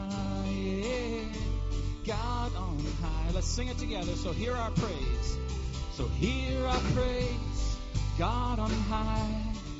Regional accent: Calgary, Alberta, Canada; and I'm from Calgary. Don't hold that against me.

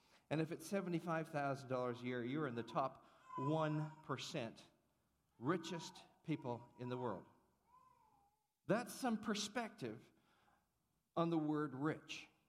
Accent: India; I was born and raised in India.

